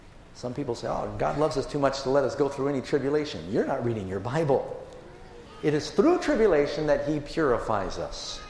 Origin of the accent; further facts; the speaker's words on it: New York City, New York, United States; also born or lived in California; I grew up in New York City. I was born in California, but I still have dual citizenship, if you don't mind.